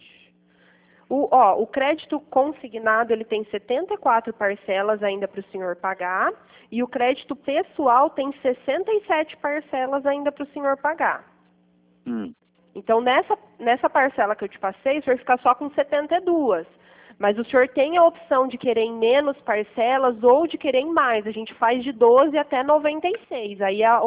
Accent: Pirassununga, São Paulo, Brazil; Eu sou de Pirassununga.

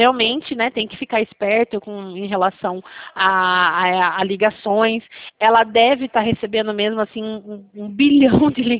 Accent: Rio Claro, São Paulo, Brazil; eu sou daqui da cidade de Rio Claro.

